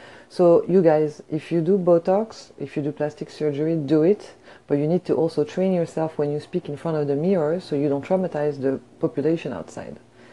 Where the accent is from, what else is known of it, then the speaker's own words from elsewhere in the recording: Paris, Île-de-France, France; moved away as an adult; now in Los Angeles, United States; So basically a French girl living in LA. So I was born and raised in Paris. And I came to Los Angeles 4 years ago